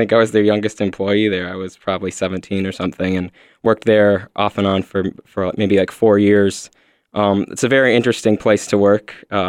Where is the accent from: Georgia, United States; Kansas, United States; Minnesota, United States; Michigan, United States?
Minnesota, United States; West St. Paul; I'm from West St. Paul originally and grew up Catholic. So I was Catholic for 21 years and was baptized and did First Communion, Reconciliation, Confirmation, and I've kind of made the full switch because I'm an atheist now at this point.